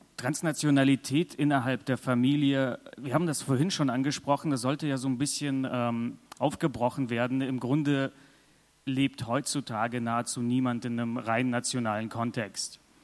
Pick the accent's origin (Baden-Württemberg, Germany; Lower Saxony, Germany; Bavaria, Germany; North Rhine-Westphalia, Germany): North Rhine-Westphalia, Germany; Bonn; ich bin dann auch irgendwie in vielerlei Dimensionen hybrid und trotzdem sehe ich mich als Bonner.